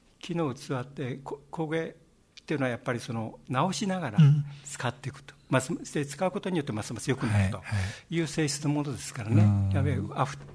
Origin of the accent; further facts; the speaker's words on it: Nagaoka, Niigata, Japan; 1941年12月8日前の生まれだし、それから私の生まれ育った長岡も空襲に遭いまして、私も疎開いたしました。